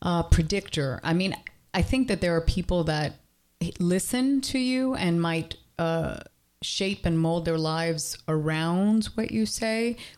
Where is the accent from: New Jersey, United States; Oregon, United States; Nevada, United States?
New Jersey, United States; Elizabeth; born there; I was born in Elizabeth, New Jersey